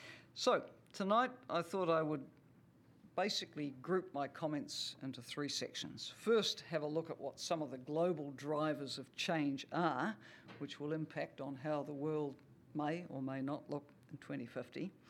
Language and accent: English; New Zealand; And speaking as a New Zealander, I can see the opportunities for the world's farmers and food processors.